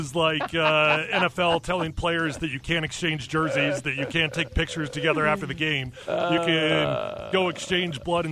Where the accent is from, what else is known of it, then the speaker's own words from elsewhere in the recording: Denver, Colorado, United States; I'm from Denver. It would have been Denver.